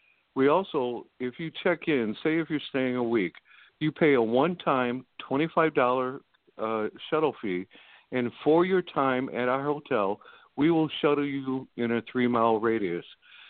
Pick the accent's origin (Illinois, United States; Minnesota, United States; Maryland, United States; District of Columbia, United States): Illinois, United States; Chicago; Born and raised in Chicago. I love going back there in the summer, not the winter.